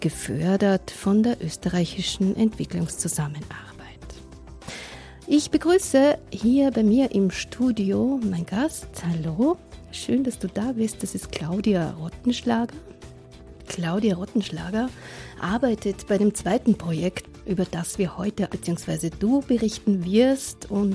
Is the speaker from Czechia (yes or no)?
yes; Czechia; Mein Herkunftsland Tschechien hat CEDAW 93 unterzeichnet.